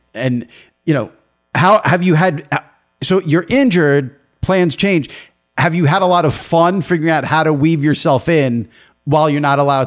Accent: New York, United States; I'm from New York, so like that.

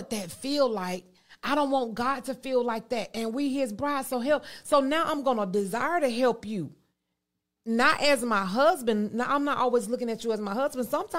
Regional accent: the South, United States; I'm from the South.

